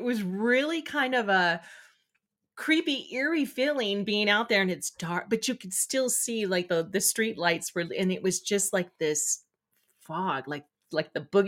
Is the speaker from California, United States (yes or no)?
yes; California, United States; Yeah, growing up in California, I know exactly what you're talking about. And because we were by the foothills, it's just smog.